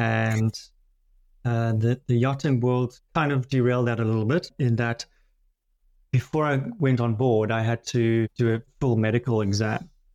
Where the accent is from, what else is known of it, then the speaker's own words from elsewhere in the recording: White River, Mpumalanga, South Africa; So I grew up in White River.